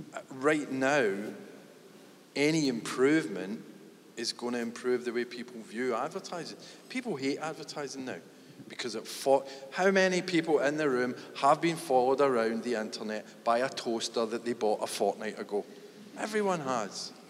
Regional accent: Scotland, United Kingdom; you can't say this as a Scottish person

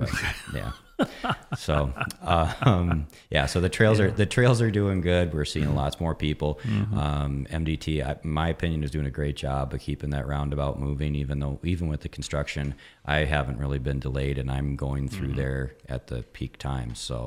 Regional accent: Minnesota, United States; But I growing up in Minnesota, I'd winter camp, and I'd hear them howling and stuff.

